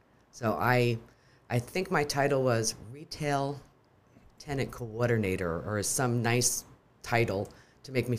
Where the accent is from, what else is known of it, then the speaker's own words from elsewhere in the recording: Scranton, Pennsylvania, United States; born there; I was born in Scranton, Pennsylvania. I did not grow up